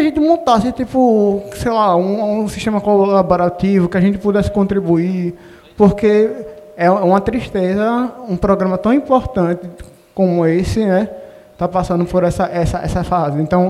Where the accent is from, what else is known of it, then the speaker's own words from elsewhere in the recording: Aracaju, Sergipe, Brazil; sou daqui de Aracaju.